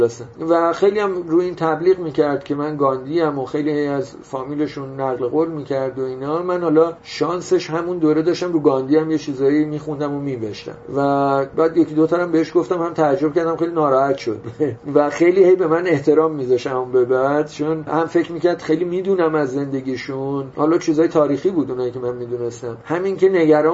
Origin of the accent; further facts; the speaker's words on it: Iran; من گفتم نخیر ایرونی هم